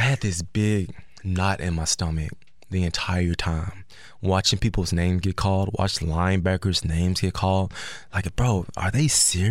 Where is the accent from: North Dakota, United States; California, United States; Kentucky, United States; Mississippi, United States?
Mississippi, United States; Olive Branch; Olive Branch. Right by Memphis, Tennessee.